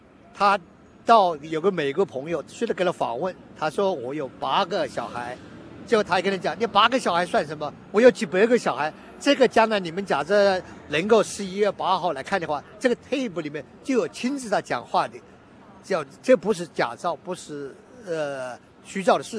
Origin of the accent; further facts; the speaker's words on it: Hunan, China; 在湖南，我是湖南人